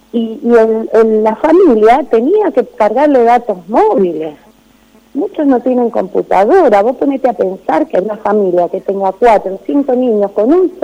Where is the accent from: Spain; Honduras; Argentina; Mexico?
Argentina; Las Heras, Mendoza; como yo soy de Las Heras, del disco de Las Heras